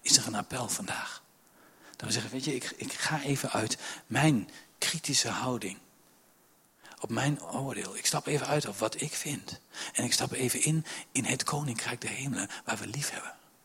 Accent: Gelderland, Netherlands; Weet je, wij zijn Achterhoekers.

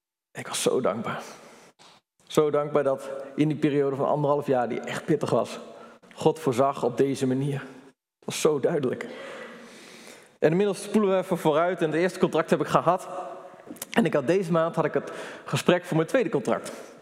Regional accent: Groningen, Netherlands; toen ik in Groningen woonde en daar ben opgegroeid, speelde ik daar.

